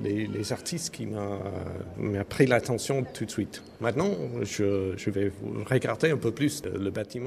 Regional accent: England, United Kingdom; French is a second language; je viens de l'Angleterre.

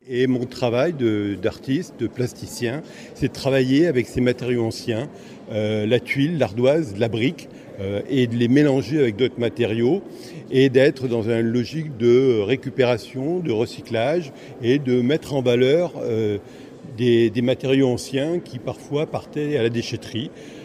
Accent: Hauts-de-France, France; Je viens de l'Oise, mais de l'autre côté, donc du pays de Bray, qui a la particularité d'avoir des gisements d'argile

